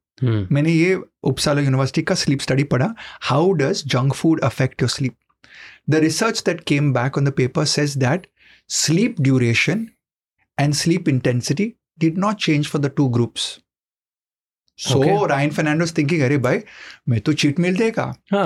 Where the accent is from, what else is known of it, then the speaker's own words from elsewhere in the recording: Goa, India; अभी मैं गोवन हूँ तो हम लोग गोवन में बोलते हैं पाव वाला।